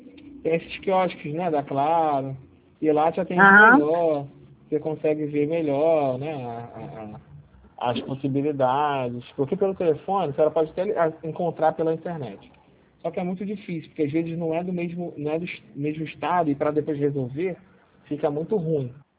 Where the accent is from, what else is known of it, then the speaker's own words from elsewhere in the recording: Rio de Janeiro, Brazil; Sou. É 021